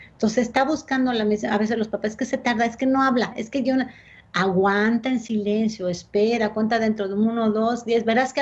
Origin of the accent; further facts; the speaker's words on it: Mexico; soy mexicana